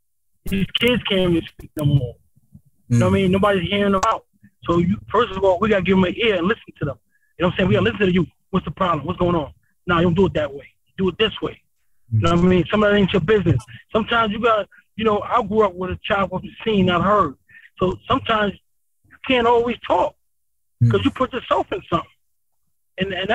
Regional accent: East Coast, United States; He's from the West Coast. I'm from the East Coast.

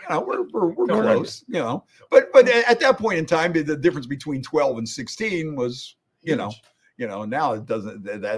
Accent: Midlothian, Illinois, United States; because I'm from the South Side there. And, you know, that whole little corner of Midlothian used to be our whole world.

